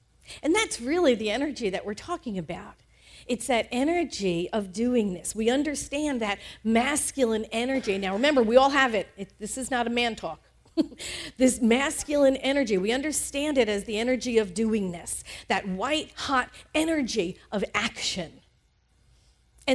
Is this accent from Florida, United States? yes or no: no; New York, United States; There was a lot of those things in the Northeast. I grew up in New York.